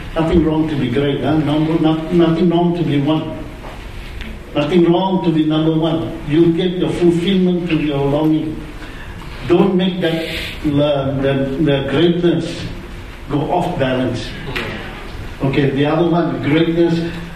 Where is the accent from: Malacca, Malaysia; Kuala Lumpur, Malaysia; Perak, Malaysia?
Perak, Malaysia; Taiping; I remember I came from Taiping, that is a Maxwell Hill, 12 miles up.